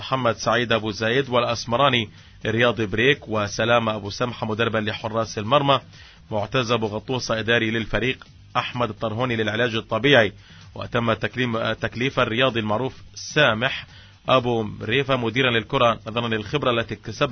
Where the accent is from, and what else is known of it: Palestine